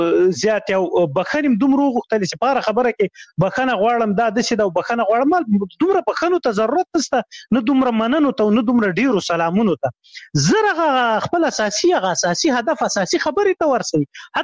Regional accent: Khyber Pakhtunkhwa, Pakistan; ما ماشومتوب په شمشتو کې تیر کړی، شمشتو مهاجرینو کمپوس هغه دی

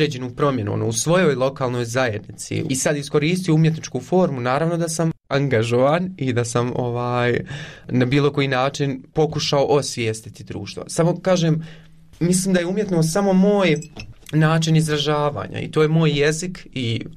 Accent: Konjic, Federation of Bosnia and Herzegovina, Bosnia & Herzegovina; also born or lived in Eisenach, Germany; I odrastao sam u Konjicu, nisam iz Sarajeva

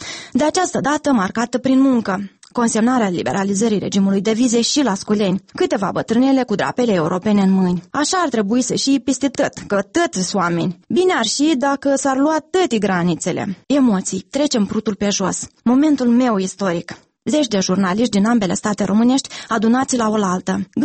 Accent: Ispăreni, Moldova; Aflând că sunt din Ispăreni

